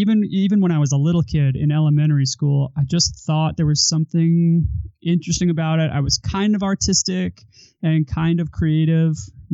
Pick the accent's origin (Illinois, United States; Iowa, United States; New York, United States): New York, United States; Franklin Square; I am a Long Island boy. I grew up in Franklin Square, New York is the name of the town. I went to a really small school.